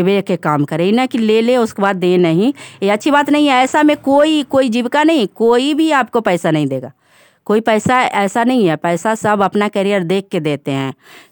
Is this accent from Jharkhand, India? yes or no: no; Mirzapur, Bihar, India; ग्राम मिर्जापुर, पंचायत पिलिच, परवलपुर के रहने वाली हूँ।